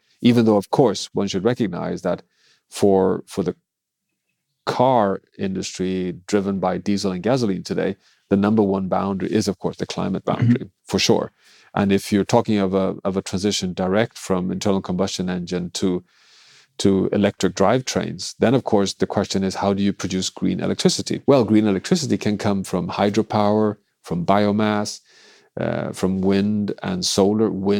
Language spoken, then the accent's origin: English; Sweden; English is a second language; my home country, Sweden